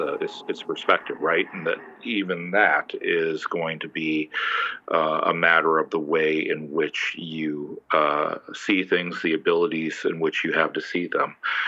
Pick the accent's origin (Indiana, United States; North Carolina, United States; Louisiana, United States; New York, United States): Louisiana, United States; New Orleans; Well, I'm originally from New Orleans, actually, so it's amazing that I'm up here, but.